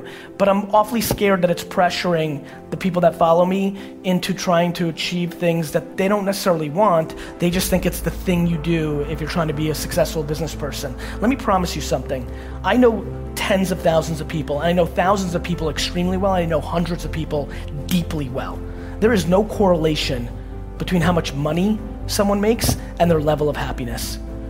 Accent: California, United States; I know tons of people who I grew up with in the Silicon Valley boom

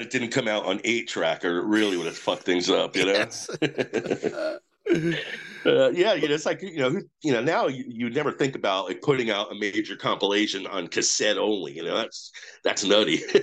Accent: Clifton, New Jersey, United States; well, in my hometown of Clifton, we had a band you might have heard

